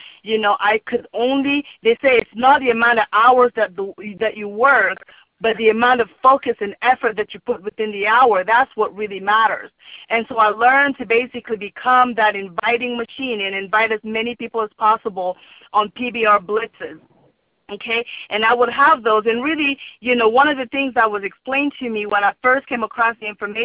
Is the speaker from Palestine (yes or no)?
no; Cameroon; English is a second language; now in United States; And some of you guys could hear my accent. I'm originally from Cameroon in Africa.